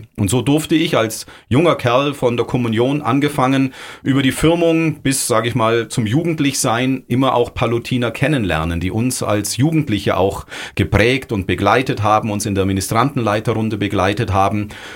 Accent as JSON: {"language": "German", "town": "Augsburg", "region": "Bavaria", "country": "Germany", "lives_now": "Friedberg, Germany", "said": "als Augsburger, der jetzt in Friedberg lebt, trotzdem wieder in Augsburg arbeiten zu können"}